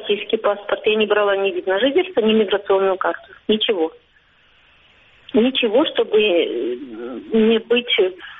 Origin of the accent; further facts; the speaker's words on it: Crimea, Ukraine; Хотя я не крымская татарка